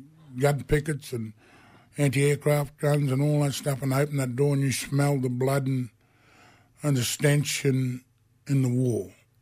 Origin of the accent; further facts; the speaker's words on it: Rockhampton, Queensland, Australia; now in Brisbane, Australia; I was born and raised in Rockhampton, you know, up the Rocky Mob, you know, up there. So, yeah, but I've stayed in Brisbane since when I got out of the Army. I've been here ever since.